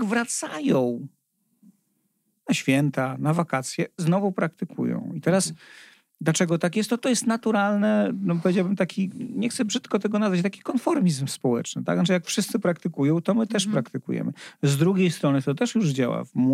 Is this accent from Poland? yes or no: yes; Warsaw, Masovian Voivodeship, Poland; Ja akurat jestem z Warszawy, no i w moim 15-piętrowym bloku na każdym piętrze było 20 mieszkań, osiedle za Żelazną Bramą słynne